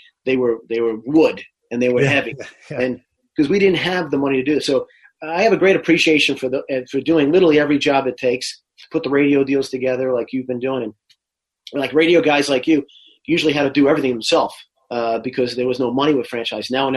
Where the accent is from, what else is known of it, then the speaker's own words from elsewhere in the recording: England, United Kingdom; now in United States; We're English guys. We don't understand why this is so hard.